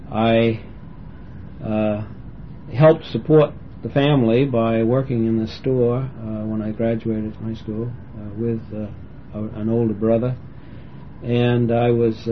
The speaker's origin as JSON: {"language": "English", "region": "Massachusetts", "country": "United States", "tie": "born or raised there", "also_born_or_lived": "Rhode Island", "said": "Well, I grew up in Massachusetts, born in Rhode Island, grew up in Massachusetts, went all through public schools there during the 30s, graduating from high school in 1939."}